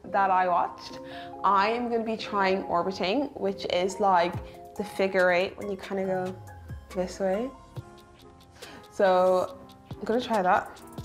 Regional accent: Ireland; I grew up in Ireland, which is obviously Catholic country. My parents are Catholic and Christian.

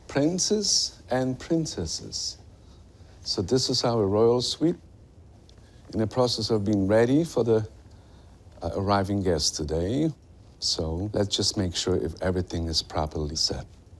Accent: Poland; English is a second language; now in United States; I'm originally from Poland.

